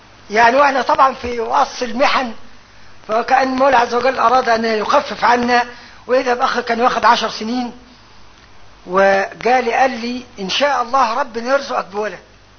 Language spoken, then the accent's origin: Arabic; Upper Egypt, Egypt; وطبعا احنا عندنا في الصعيد يعني ايه